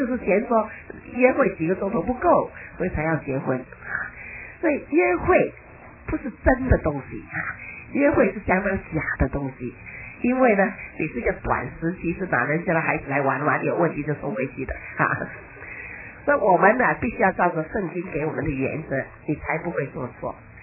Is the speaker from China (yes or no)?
yes; China; 比如说我们中国人今天吃鸡鸡饭，你们喜不喜欢啊？我们中国人吃的东西啊